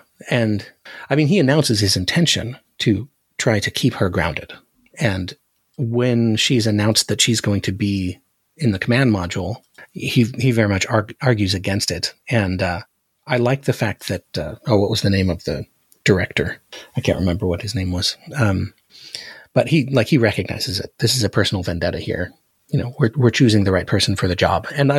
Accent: Alaska, United States; And since we grew up in Alaska, we're used to what a normal garden variety earthquake feels like.

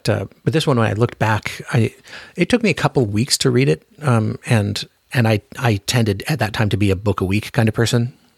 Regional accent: Alaska, United States; And you know, I grew up in Alaska, so like I was used to going to sleep when it was light outside and waking up when it was light outside during the summer

